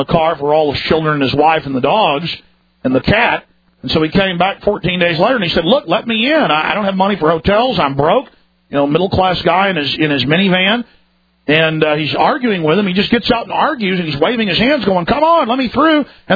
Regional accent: Dallas, Texas, United States; I grew up in Dallas, and the water tasted like gasoline.

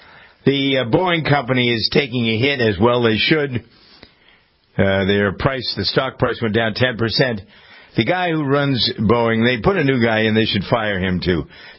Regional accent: Framingham, Massachusetts, United States; if I ask my guys here in my hometown of Framingham

